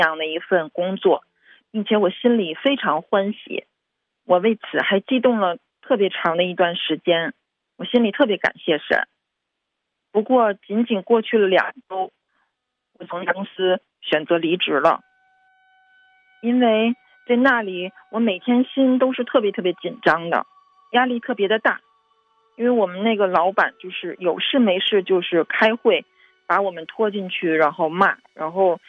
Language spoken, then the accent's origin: Chinese; Beijing, China; 弟兄姊妹平安，我是来自北京的